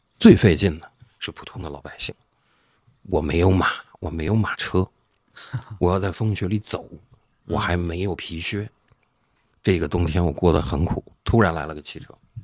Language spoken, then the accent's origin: Chinese; Tianjin, China; 那是我们天津人